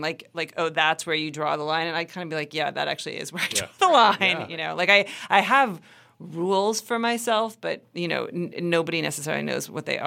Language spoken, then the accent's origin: English; Midwest, United States; I'm a second child. I'm from the Midwest. Like, my expectations were not that high.